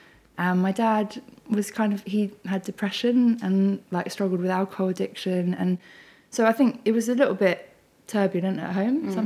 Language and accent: English; Wandsworth, London, United Kingdom; So I grew up in Wandsworth. So like, it's actually coming back here. This is lovely. So yeah, just near like East Putney Tube Station